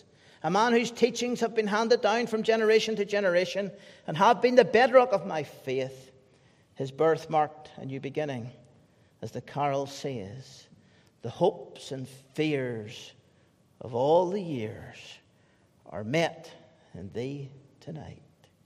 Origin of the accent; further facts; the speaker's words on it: United Kingdom; God has given us, as the British people, a most remarkable and wise constitution.